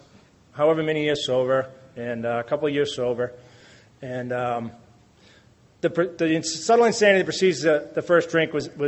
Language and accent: English; Boston, Massachusetts, United States; I was living in Boston, you know, I was from Boston